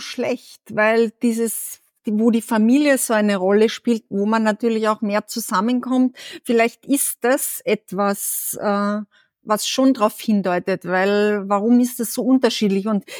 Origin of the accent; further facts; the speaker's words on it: Carinthia, Austria; Bei uns zu Hause, ich komme ja aus dem Süden von Österreich, aus Kärnten.